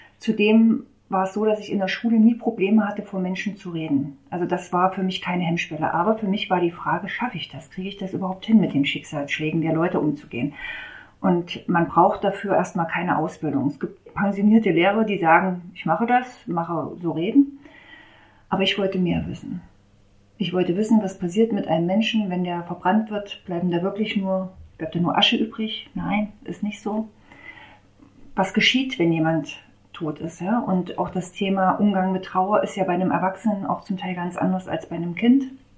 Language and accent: German; Mühlhausen, Thuringia, Germany; born there; ich bin gebürtige Mühlhäuserin. Ich bin aktuell 42 Jahre alt, bin hier auch verwurzelt in der Region, habe meine Familie hier, bin Mutter von zwei Kindern